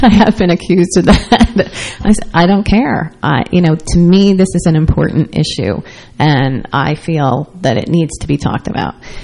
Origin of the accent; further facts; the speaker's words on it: New York, United States; And I'm from New York originally.